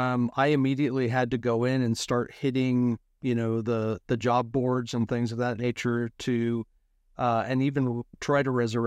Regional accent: Denver, Colorado, United States; So, and I'm from Denver.

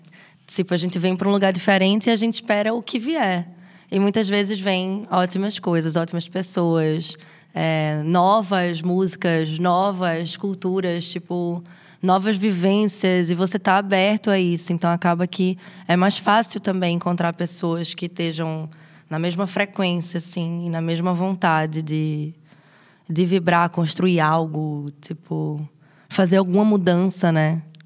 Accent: Pernambuco, Brazil; now in Lisbon, Portugal; eu sou cantora e compositora, venho de Pernambuco, nordeste do Brasil. Eu trabalho aqui com as minhas músicas autorais em Lisboa há 5 anos, que foi quando eu cheguei em 2019.

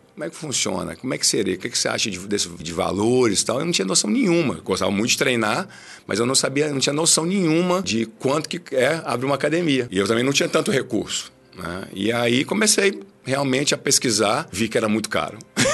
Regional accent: Belo Horizonte, Minas Gerais, Brazil; Somos de Belo Horizonte.

